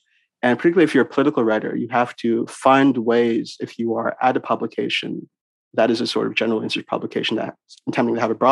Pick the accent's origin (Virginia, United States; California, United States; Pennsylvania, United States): Virginia, United States; in the sense that I grew up in Northern Virginia. And so when I would come home from college to do internships in DC, I just have a place to stay with my parents.